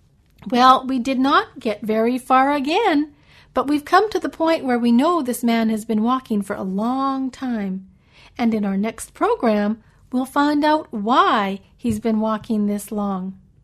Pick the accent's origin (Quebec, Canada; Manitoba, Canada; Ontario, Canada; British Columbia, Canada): British Columbia, Canada; also born or lived in Washington State / Saskatchewan / Alberta; I always tell people that I'm from British Columbia because that's where I grew up. I've also lived in Washington State and in Saskatchewan and Alberta.